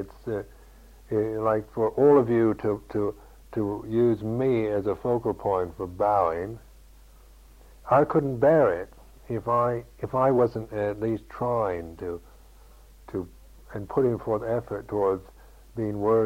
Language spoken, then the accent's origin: English; United States; because being an American, of course, we don't bow to each other at all.